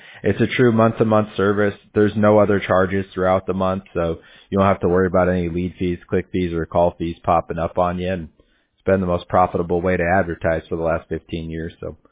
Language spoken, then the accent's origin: English; Huntington Beach, California, United States; also born or lived in Santa Ana; I'm from Huntington Beach, born in Santa Ana because I didn't have a hospital to be born at, but I was raised in Huntington Beach.